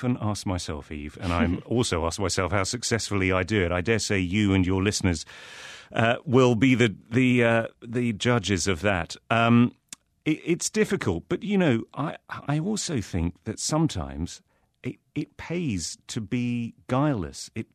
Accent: England, United Kingdom; accent: English; And I, for all my pretentious English accent, I'm an immense fan of American football.

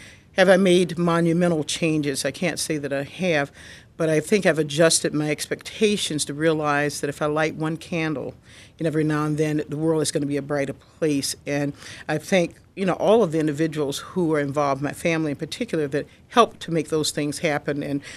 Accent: Florida, United States; now in Michigan, United States; I grew up in Florida, where my mother believed in giving back.

